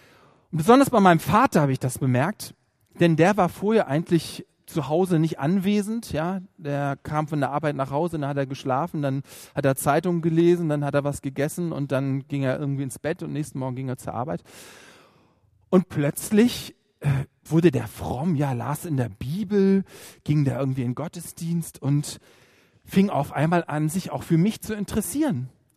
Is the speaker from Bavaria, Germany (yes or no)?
no; Hamburg, Germany; ich bin in Hamburg aufgewachsen, in einem Vorort mit dem lustigen Namen Poppenbüttel.